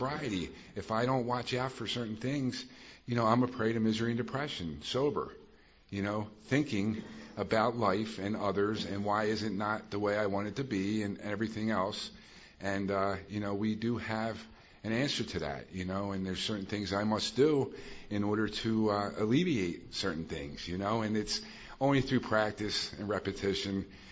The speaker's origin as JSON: {"language": "English", "region": "Pennsylvania", "country": "United States", "said": "I'm from Delco, Delaware County, south of Philadelphia, and that's what we did."}